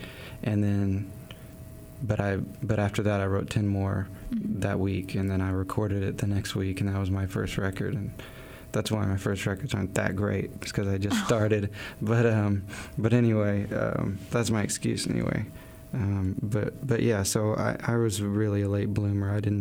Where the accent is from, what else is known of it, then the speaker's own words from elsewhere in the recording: Hickory Creek, Arkansas, United States; I grew up in Hickory Creek, which is about half an hour from Fayetteville. And I went to Springdale High School.